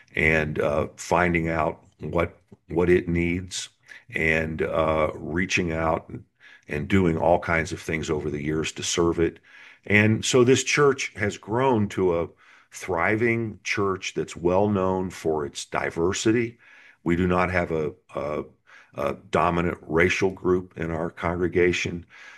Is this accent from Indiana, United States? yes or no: yes; Indiana, United States; I was born and raised in Indiana. I'd never been to New York City.